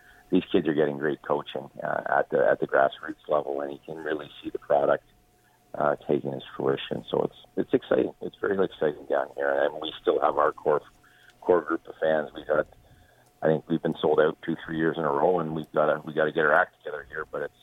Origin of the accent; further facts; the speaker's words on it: Toronto, Ontario, Canada; growing up in Toronto